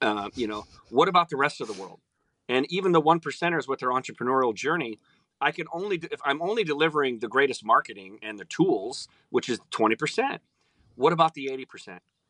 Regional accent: Omaha, Nebraska, United States; I grew up in Omaha, Nebraska, and I had cornfields everywhere around me, and all my buddies were farmers

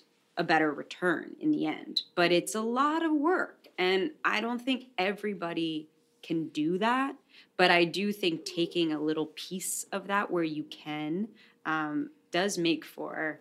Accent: New York City, New York, United States; I'm a woman from New York City who's like, you know, lived a completely different life. And I come from a capitalist background.

